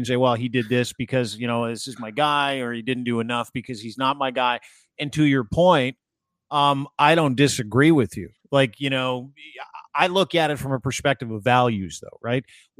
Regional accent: Canada; That is the statement I'm looking for as a Canadian citizen

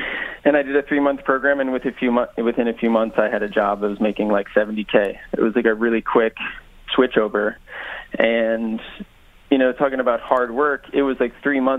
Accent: Massachusetts, United States; My hometown in Massachusetts was a very affluent town, and the public school is one of the best public schools in the country

